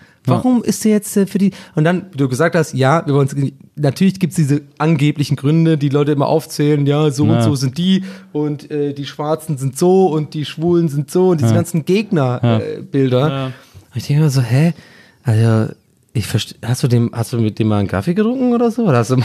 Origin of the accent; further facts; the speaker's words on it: Ireland; moved away; als Ire, gebürtiger Ire, der da aufgewachsen ist